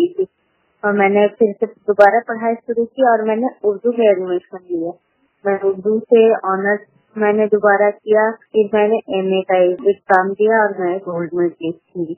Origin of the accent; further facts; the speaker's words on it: Ranchi, Jharkhand, India; मैं रांची झारखंड से हूँ।